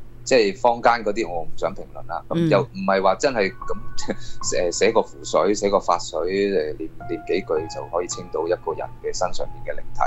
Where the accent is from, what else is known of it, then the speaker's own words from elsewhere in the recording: Guangdong, China; 我唔知道我哋广东人咧，尤其是咧就好兴就拜到满天神佛嘅